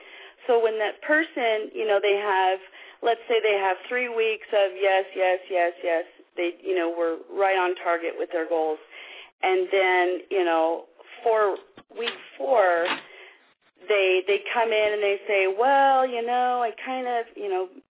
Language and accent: English; Las Vegas, Nevada, United States; I'm from Vegas.